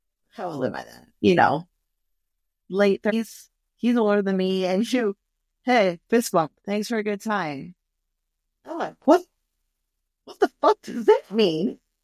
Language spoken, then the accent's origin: English; Michigan, United States; Anyways, we find out we are from Michigan, and we grew up like 5 miles apart.